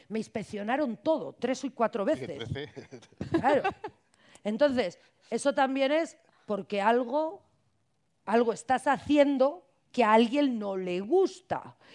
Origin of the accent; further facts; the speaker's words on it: Cantabria, Spain; os puedo garantizar que en mi tierra, que es Cantabria